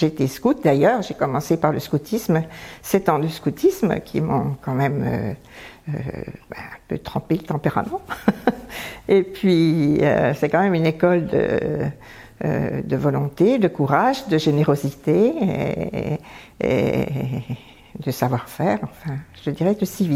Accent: Arc-et-Senans, Bourgogne-Franche-Comté, France; j'ai grandi dans un magnifique village qui s'appelle Arquesnans, dans le département du Doubs.

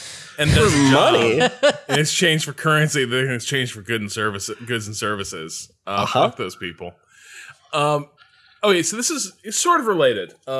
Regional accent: Boston, Massachusetts, United States; I'm from Boston. Let me tell you what's going on in my neighborhood.

